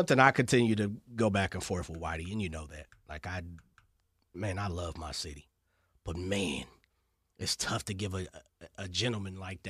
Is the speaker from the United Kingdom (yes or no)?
no; Sacramento, California, United States; I'm from South Sac, man. So, you know, I'm from Burbank, Luther Burbank, 3500 Florin Road.